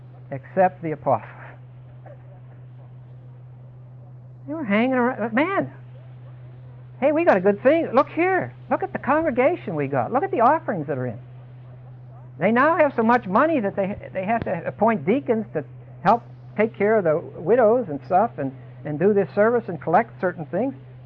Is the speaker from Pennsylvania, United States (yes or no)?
yes; Pittsburgh, Pennsylvania, United States; I was raised in Pittsburgh, and when it got warm enough in the inner city